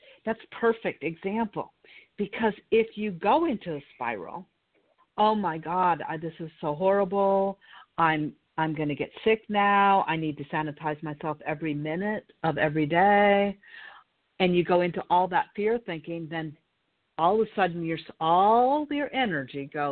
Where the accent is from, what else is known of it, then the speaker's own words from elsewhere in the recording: California, United States; You know, we're all from California, so we can eat fruit all day long.